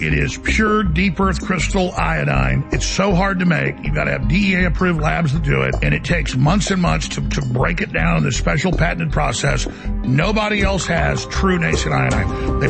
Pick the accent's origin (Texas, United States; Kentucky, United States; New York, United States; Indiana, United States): Texas, United States; Dallas; I mean, I grew up in Dallas. I mean, I know a lot of black folks.